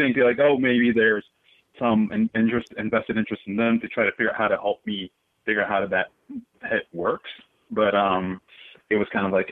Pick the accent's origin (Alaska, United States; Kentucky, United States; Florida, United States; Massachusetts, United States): Florida, United States; Miami; Yeah, I'm from Miami, Florida.